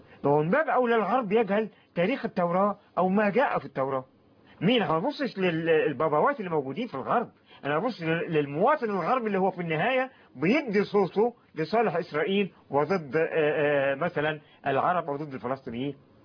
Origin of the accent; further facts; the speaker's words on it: Egypt; عندنا في مصر، عندنا في مصر ما اظن ان هناك قانون يسمح في مصر بان تسب الاسلام